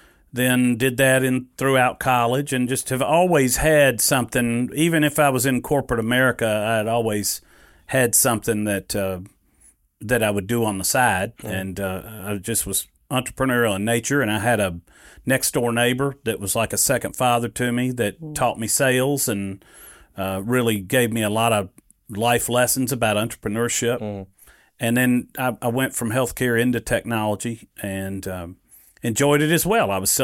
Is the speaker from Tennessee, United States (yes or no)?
yes; Nashville, Tennessee, United States; I was born and raised in Nashville. My family's all from West Tennessee.